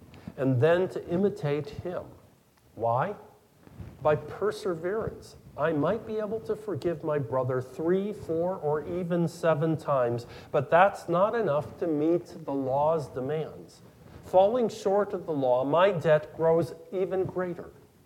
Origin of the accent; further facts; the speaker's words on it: Iowa, United States; Many farms where I grew up in Iowa ended up in a sheriff's auction to repay the debts.